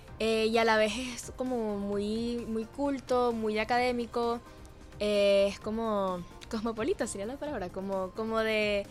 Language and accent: Spanish; Venezuela; La primera, la reflexión sobre la identidad de nosotros como venezolanos y lo que Aquiles representa para nuestra identidad.